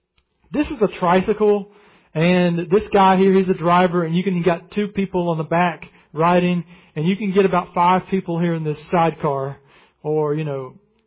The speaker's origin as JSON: {"language": "English", "region": "Alabama", "country": "United States", "said": "You know, I'm from Alabama. I'm used to humidity"}